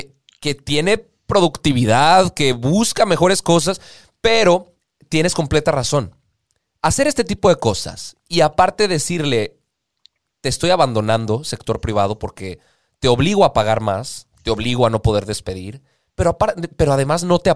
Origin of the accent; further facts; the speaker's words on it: Mexico; Hay cosas que podemos rescatar como mexicanos.